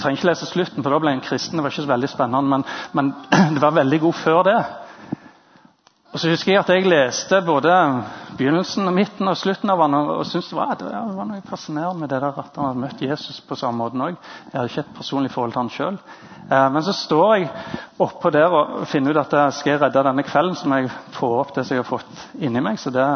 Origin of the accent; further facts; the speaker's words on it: Jørpeland, Rogaland, Norway; på Jørpeland, der jeg kommer fra